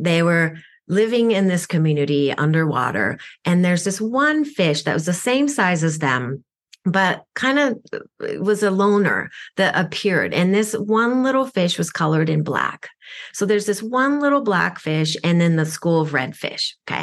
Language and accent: English; Japan; first language Japanese; English is a second language; moved away; I'm an East meets West meet person. You know, I grew up in Japan. I only spoke Japanese growing up, so I didn't speak English till I came here.